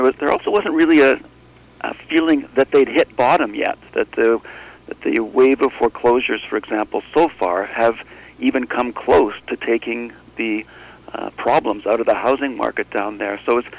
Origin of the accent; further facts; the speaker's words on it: British Columbia, Canada; as a British Columbian